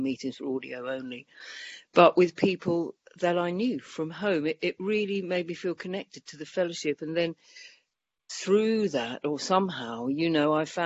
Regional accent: England, United Kingdom; I'm English and I live in England. So I live in England now, but I was working in Spain then.

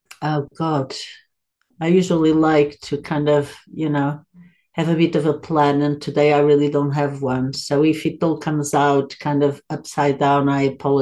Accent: Lisbon, Portugal; And that was back in Portugal, in my home country. So I'm from the capital, Lisbon

